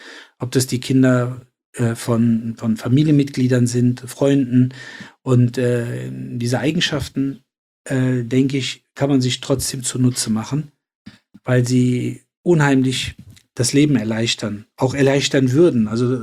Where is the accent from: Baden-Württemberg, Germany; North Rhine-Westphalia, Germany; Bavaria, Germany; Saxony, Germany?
North Rhine-Westphalia, Germany; Cologne; Damals in Köln-Nippes vor allen Dingen, also wo ich groß geworden bin.